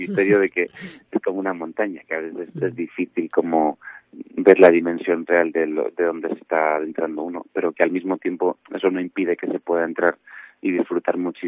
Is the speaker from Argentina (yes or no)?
no; Santiago de Compostela, Galicia, Spain; also born or lived in La Coruña / Madrid; yo soy de Santiago, o sea, nacido ahí, me crié ahí hasta los 18 años. Luego me fui a La Coruña, luego para Madrid y luego he vuelto ahora para Santiago el año pasado temporalmente. O no sé si temporalmente, pero llevo solo un año.